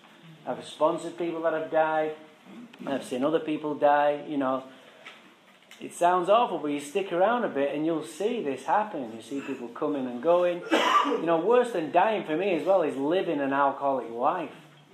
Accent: Manchester, North West England, United Kingdom; I'm from England, Manchester, England. Alcohol didn't do this to me, boys. I was born and raised in England

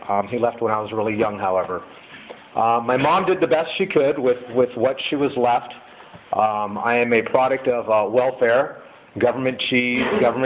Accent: Brooklyn, New York, United States; born there; I was born in Brooklyn, New York. I was born to a Christian pastor and a Christian mother.

